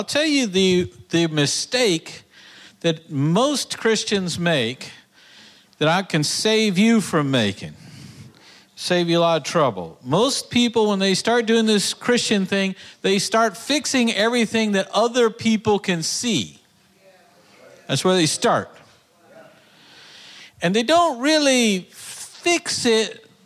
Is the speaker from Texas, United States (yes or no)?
yes; Texas, United States; I'm from Texas, okay?